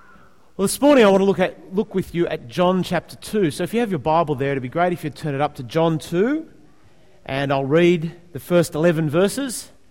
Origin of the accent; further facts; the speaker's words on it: Sydney, New South Wales, Australia; I'm from Sydney in Australia.